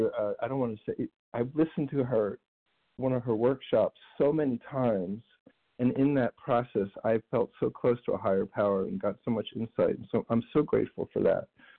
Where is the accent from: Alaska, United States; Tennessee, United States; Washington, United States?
Tennessee, United States; Nashville; Nashville, Tennessee. Sorry.